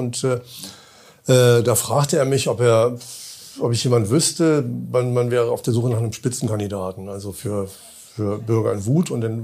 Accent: Bremen, Germany; born or raised there

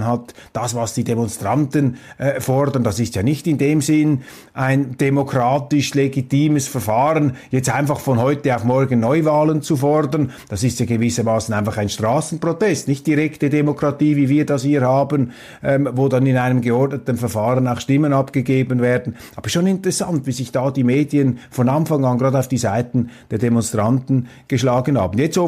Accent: Switzerland; Ich muss Ihnen sagen, als Schweizer glaube ich, haben wir ein Interesse daran

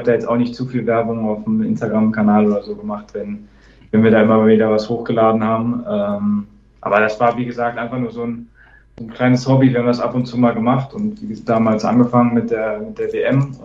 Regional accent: Dortmund, North Rhine-Westphalia, Germany; Also in Dortmund ist jetzt auch nicht viel mehr los, da wo ich her bin.

